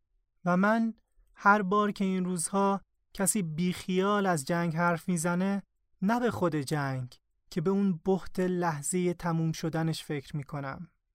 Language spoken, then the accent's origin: Persian; Iran; now in Germany; پرستارا که میدونستن من ایرانیم